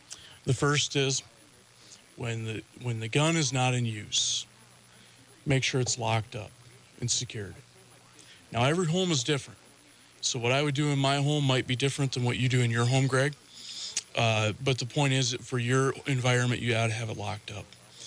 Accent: Canastota, South Dakota, United States; I grew up in South Dakota here, out in Canastota.

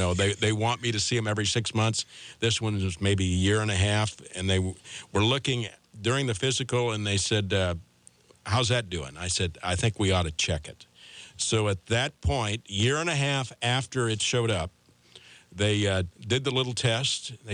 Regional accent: Iowa, United States; you remember when you knocked the needles out of nurses' hands when you were growing up in Iowa? I said, yeah.

